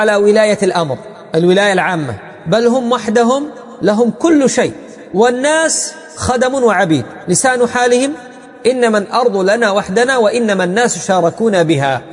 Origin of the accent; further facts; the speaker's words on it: Yemen; حاليا عندنا في اليمن